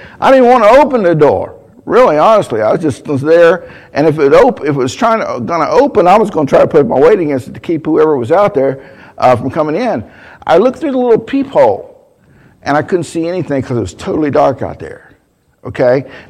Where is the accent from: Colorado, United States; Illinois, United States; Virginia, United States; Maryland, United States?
Virginia, United States; What's really funny about that is that I'm originally from Virginia, okay?